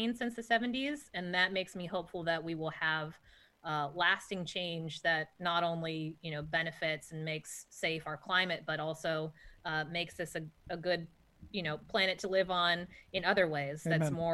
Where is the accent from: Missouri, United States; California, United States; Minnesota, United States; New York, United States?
California, United States; I grew up in California, and it wasn't that we didn't have wildfires, but it's at a different scale now.